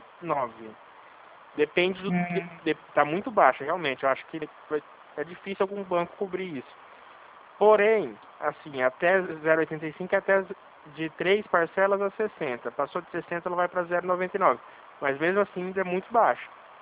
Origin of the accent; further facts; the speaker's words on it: Dracena, São Paulo, Brazil; Eu sou de Dracena, interior de São Paulo